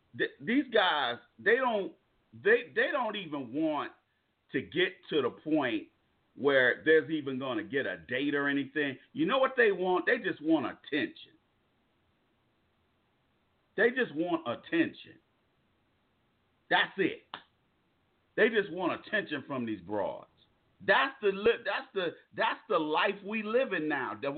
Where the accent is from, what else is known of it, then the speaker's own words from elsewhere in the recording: California, United States; I come from Cali, man. I spent most of my life in Cali. So the way Cali brothers do things, we do things different.